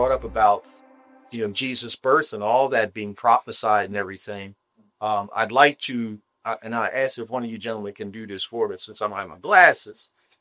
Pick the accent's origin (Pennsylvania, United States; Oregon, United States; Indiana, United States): Pennsylvania, United States; Philadelphia; I grew up in Philadelphia, and as a kid, we went to where they signed a Declaration of Independence.